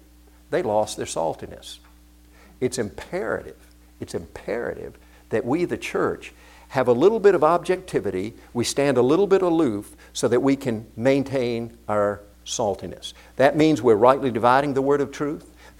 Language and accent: English; South Korea; when I was growing up in Korea